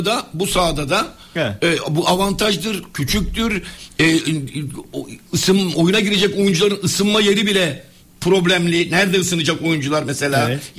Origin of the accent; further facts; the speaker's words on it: Istanbul, Turkey; born there; Vefa statında yani Karagümrük statında doğdum ben orada doğdum. Benim doğum yerim orta sahada oldu.